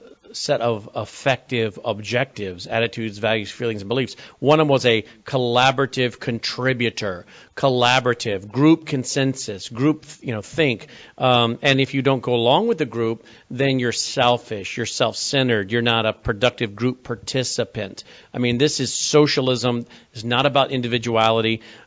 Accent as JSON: {"language": "English", "town": "Jackson", "region": "Mississippi", "country": "United States", "tie": "born there", "said": "I was born in Jackson, Mississippi. It's about 5 miles from where I live."}